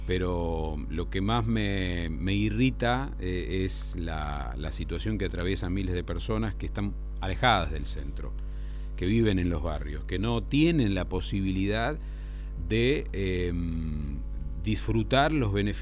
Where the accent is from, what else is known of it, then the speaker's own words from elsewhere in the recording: Rosario, Santa Fe, Argentina; yo soy rosarino de pura cepa